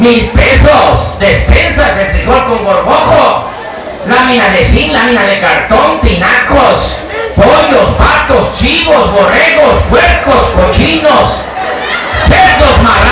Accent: Veracruz, Mexico; pues yo soy veracruzano. Yo les cuento la historia. Mi madre, mi nana, nació en Frontera, Tabasco.

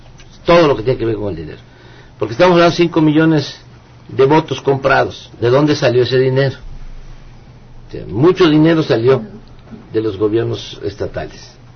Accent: Tabasco, Mexico; por eso estoy rindiendo un homenaje a mi pueblo de manera humilde, por eso me quito el sombrero ante los tabasqueños

